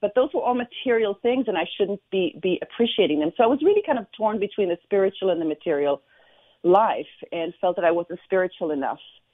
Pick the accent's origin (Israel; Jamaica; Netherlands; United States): Israel; I was born and raised in Israel to an Israeli father, a Swedish mother, a Jewish father, a Christian Protestant mother